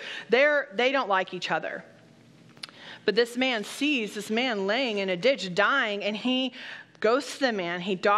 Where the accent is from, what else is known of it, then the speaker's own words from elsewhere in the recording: United States; I love this country. I love that I'm an American.